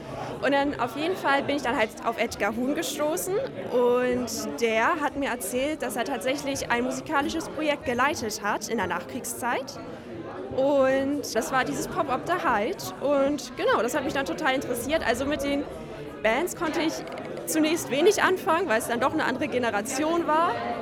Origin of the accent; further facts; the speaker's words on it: Hademarschen, Schleswig-Holstein, Germany; Ich komme aus Hademarschen